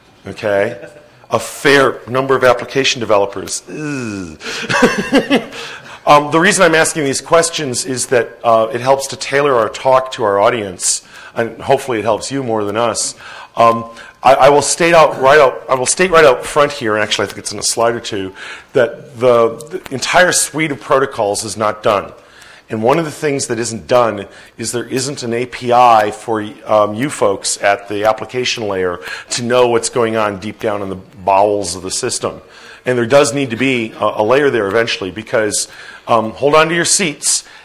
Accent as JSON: {"language": "English", "country": "United States", "said": "I'm an American, and I intend to be an American"}